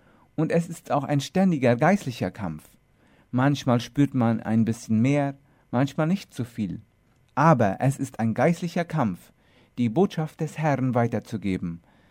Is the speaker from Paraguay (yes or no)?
yes; Luque, Central, Paraguay; moved away as an adult; Geboren und aufgewachsen bin ich in der Stadt Luque. Ich war dort, bis ich 18 Jahre alt war.